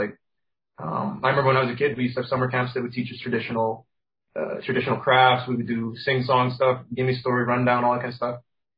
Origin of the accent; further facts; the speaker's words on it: Cayman Islands; they don't think I'm even from Cayman because they're like, why would this Caymanian boy make this art or something?